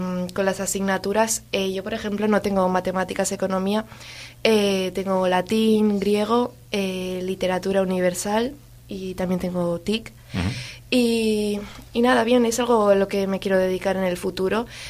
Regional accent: Laredo, Cantabria, Spain; also born or lived in Santander; De Laredo.

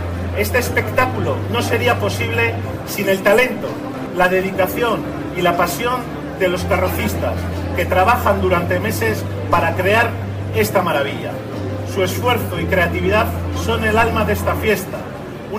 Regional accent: Laredo, Cantabria, Spain; esto que habéis visto es mi pueblo, Laredo, la capital de la Costa Esmeralda.

